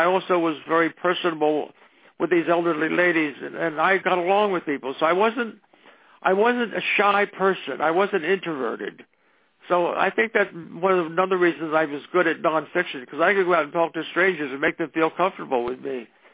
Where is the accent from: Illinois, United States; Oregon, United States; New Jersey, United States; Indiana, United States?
New Jersey, United States; Ocean City; when I was born and reared in Ocean City, New Jersey, there weren't many Italian people around.